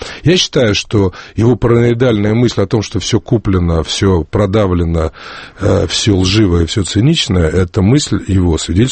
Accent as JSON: {"language": "Russian", "town": "Nizhny Novgorod", "region": "Nizhny Novgorod Oblast", "country": "Russia", "said": "я сам из Нижнего Новгорода, и там Новый год собираюсь провести."}